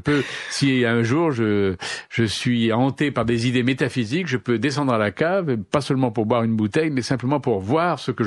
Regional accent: Lyon, Auvergne-Rhône-Alpes, France; quand j'étais enfant à Lyon

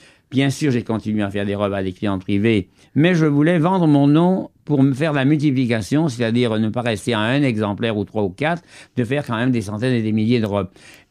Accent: Venice, Veneto, Italy; Je suis vénitien, je suis italien, vous le savez.

